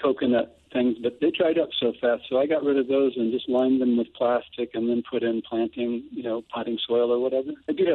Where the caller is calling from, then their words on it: Interlaken, Michigan, United States; I am calling from Interlaken, Michigan.